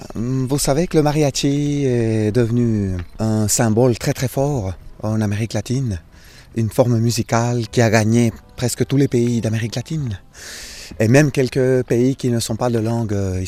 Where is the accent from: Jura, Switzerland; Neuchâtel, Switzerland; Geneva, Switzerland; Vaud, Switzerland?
Neuchâtel, Switzerland; La Chaux-de-Fonds; now in Neuchâtel, Switzerland; je suis binational, suisse et paraguayen. Je suis originaire de La Chaux-de-Fonds.